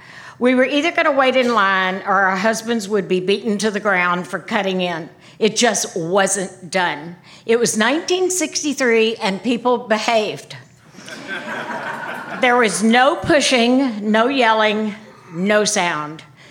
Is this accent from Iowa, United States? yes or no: no; Pine Bluff, Arkansas, United States; Once they learned I was from the Deep South, and had gone off to college from Pine Bluff, Arkansas in 1957, when Little Rock Central High School was integrated, they had lots of questions.